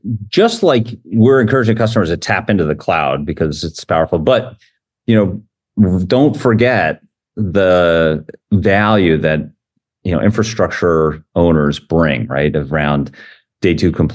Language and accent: English; Poughkeepsie, New York, United States; I grew up in Poughkeepsie, New York, right? IBM town.